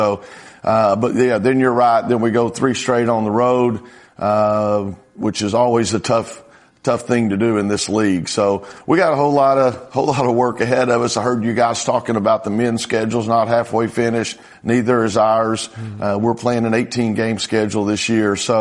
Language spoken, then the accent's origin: English; Texas, United States; Growing up in Texas, football, baseball are big.